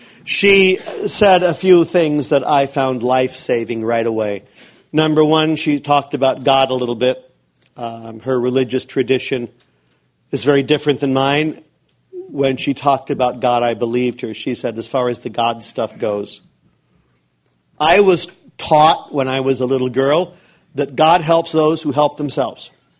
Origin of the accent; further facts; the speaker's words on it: California, United States; I'm from Northern California. We do not even speak to the people in Southern California, just so you know, in case you think we're all, in case you think we're all from down there.